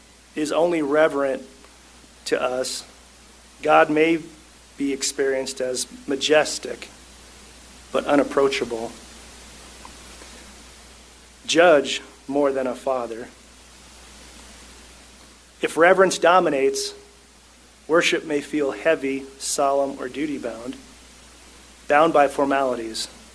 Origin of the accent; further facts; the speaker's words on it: Albany, New York, United States; I remember growing up in Albany, New York, there was a deacon named Mike Nelson.